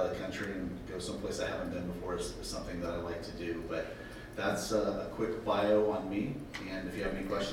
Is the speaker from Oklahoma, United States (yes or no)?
no; Pleasant Hill, California, United States; I have lived in East County for over 33 years now. I was born and raised in Pleasant Hill.